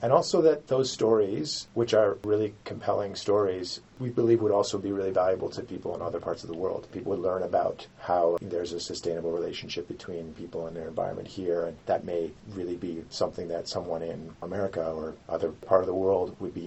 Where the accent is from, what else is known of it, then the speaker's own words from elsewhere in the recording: Nova Scotia, Canada; So I'm from Nova Scotia. I work in Halifax.